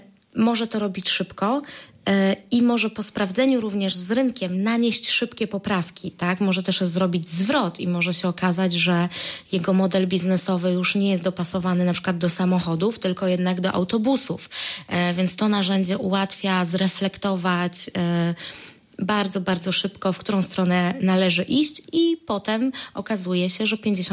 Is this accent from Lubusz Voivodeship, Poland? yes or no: yes; Zielona Góra, Lubusz Voivodeship, Poland; ja spędziłam 15 lat w ogóle poza Zieloną Górą. Jestem z Zielonej Góry i teraz tutaj wróciłam.